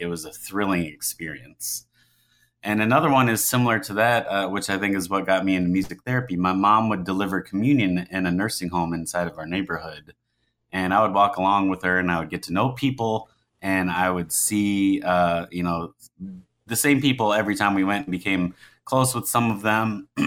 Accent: Louisville, Kentucky, United States; So I grew up in Louisville, Kentucky, Louisville, for others that don't like that pronunciation. But good old Louisville, Kentucky. I lived there until I was 18, and I'm back now.

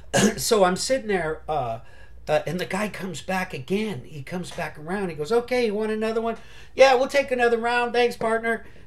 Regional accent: San Francisco, California, United States; there's no public transportation like when I grew up in San Francisco.

